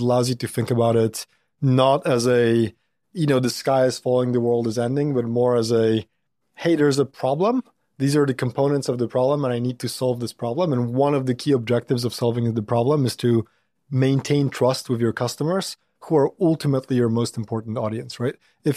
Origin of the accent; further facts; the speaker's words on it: Poland; now in United States; Yeah, I grew up in Poland. So born there in the north of Poland, small town.